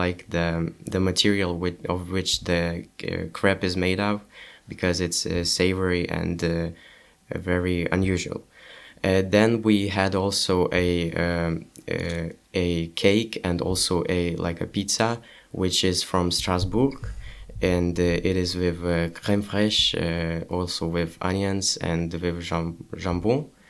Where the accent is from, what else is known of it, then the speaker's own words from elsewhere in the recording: Vilnius, Vilnius County, Lithuania; English is a second language; I came from Vilnius, Lithuania, the capital of Lithuania, which is the biggest city.